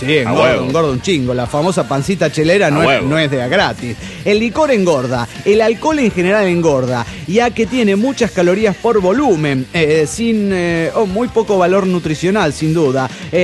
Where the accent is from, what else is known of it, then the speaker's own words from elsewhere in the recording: Guadalajara, Jalisco, Mexico; de Guadalajara, Jalisco, México.